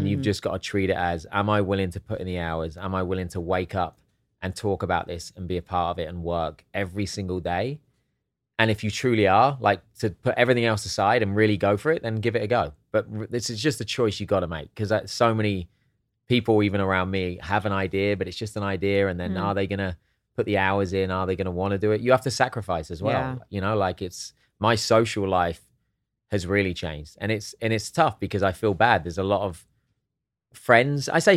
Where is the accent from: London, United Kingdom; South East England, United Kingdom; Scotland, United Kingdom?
South East England, United Kingdom; Hastings; So my dad's from Eastbourne. Born in Eastbourne. I was born in Hastings. They're two seaside towns next door to each other.